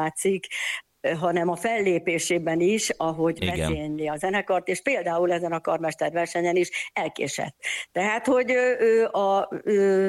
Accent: Öskü, Veszprém County, Hungary; now in Nagykovácsi, Hungary; Öskün születtem, illetve a Várpalotán születtem. Ez egy kis falu a Bakony lábánál. Igen, én ott nőttem fel, és nagyon-nagyon-nagyon szeretem ezt a falut. Édesanyám most is ott él, nagyon sűrűn járunk haza. Igen, tehát igen, oda jártam iskolába, oda jártam zeneiskolába.

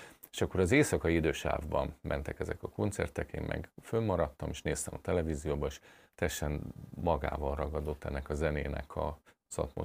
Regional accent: Pécs, Baranya, Hungary; én Pécset születtem, és ott is nőttem föl, és akkor jártam föl két évig vonatoztam Budapestre

